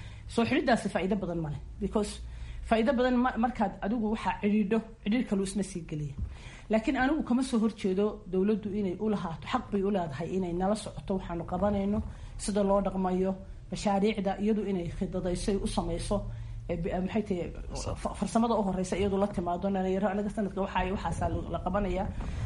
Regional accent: Somaliland, Somalia; anigu waxaan ahay reer Soomaaliland

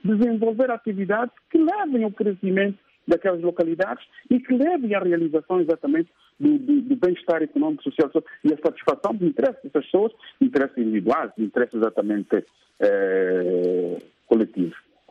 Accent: Cambu, Angola; O que está em Luanda não pode seguir para quem está, por exemplo, no Cambu, na minha terra natal.

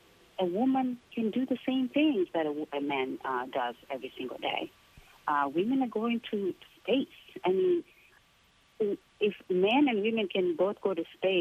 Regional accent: Tanzania; moved away as an adult; also born or lived in United States; we have recently moved from the United States back to Tanzania, to my home country, and I started to experience what I guess most people call culture shock.

